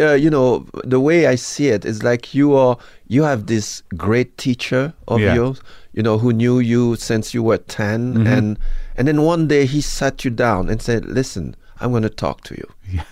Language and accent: English; Haiti; I'm Haitian. I'm born in Haiti.